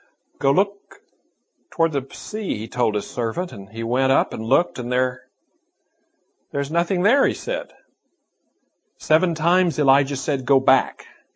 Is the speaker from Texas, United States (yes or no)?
yes; Fort Worth, Texas, United States; when I was a kid growing up in Fort Worth, Texas